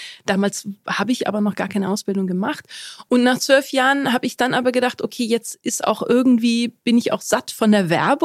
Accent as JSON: {"language": "German", "country": "Germany", "tie": "born or raised there", "also_born_or_lived": "Egypt"}